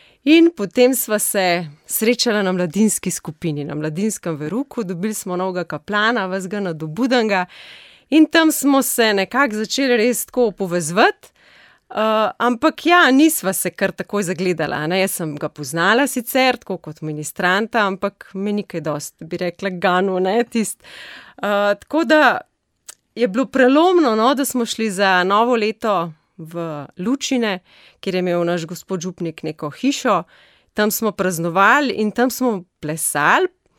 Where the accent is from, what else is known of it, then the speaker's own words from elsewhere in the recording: Ljubljana, Central Slovenia, Slovenia; oba dva prihajava, sva živela, no, sva se rodila v Ljubljani. … v Jaršah, jaz v Savskem naselju in skupna nama je bila župnija Ljubljana Sveti Križ oziroma vsi bolj poznate Podžale.